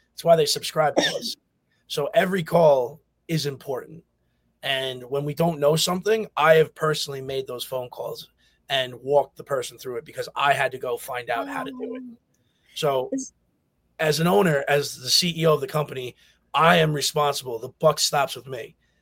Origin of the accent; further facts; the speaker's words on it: New Jersey, United States; So as I said, I'm from Jersey.